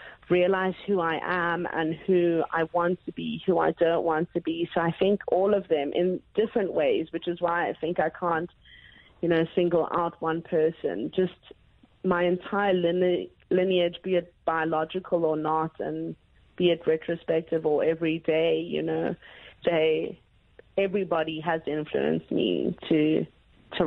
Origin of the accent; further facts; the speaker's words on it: South Africa; as women, as South African women, as Black South African women, we hail from greatness.